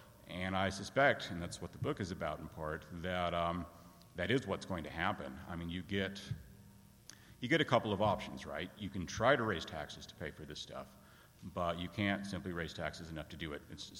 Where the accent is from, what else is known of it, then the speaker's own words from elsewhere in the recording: Lubbock, Texas, United States; So I'm from Lubbock, Texas, in the 19th Congressional District in Texas